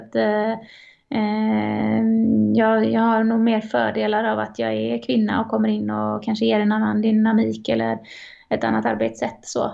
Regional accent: Sweden; men jag är uppvuxen i Sverige

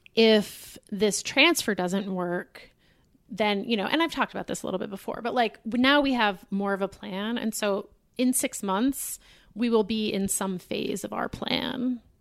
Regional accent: Boston, Massachusetts, United States; The synagogue I grew up in Boston is very, it's a Reform synagogue.

